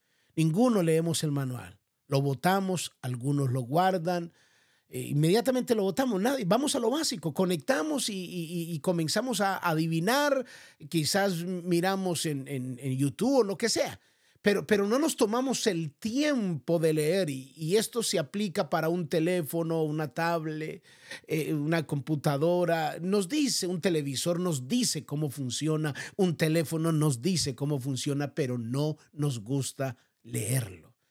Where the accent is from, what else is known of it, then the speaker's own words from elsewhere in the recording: Colombia; En mi país, Colombia, pues una estufa, una estufa, así decimos